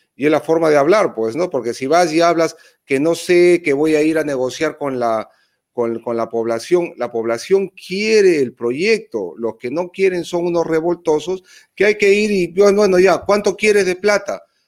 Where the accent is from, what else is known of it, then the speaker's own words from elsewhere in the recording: Moquegua, Peru; born there; Yo soy del sur de Perú, yo soy moquehuano de nacimiento.